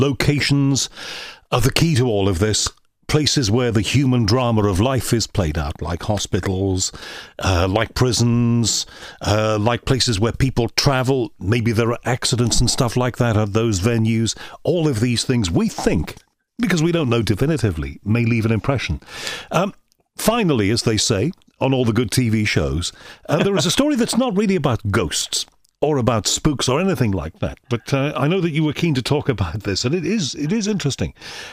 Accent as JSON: {"language": "English", "town": "Liverpool", "region": "North West England", "country": "United Kingdom", "tie": "born or raised there", "said": "I was born and brought up in Liverpool."}